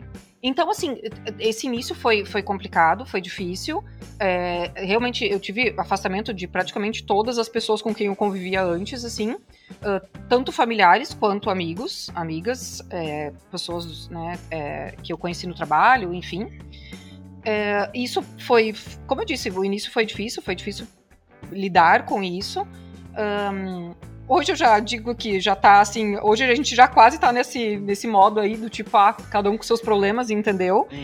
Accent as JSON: {"language": "Portuguese", "town": "Santa Cruz do Sul", "region": "Rio Grande do Sul", "country": "Brazil", "said": "sou de Santa Cruz do Sul, né, uma cidade no interior."}